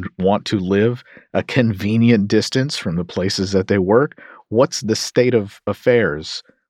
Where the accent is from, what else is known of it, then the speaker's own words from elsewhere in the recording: Kentucky, United States; I hate to always go back to my home state of Kentucky, but it's the one I pay the most attention to.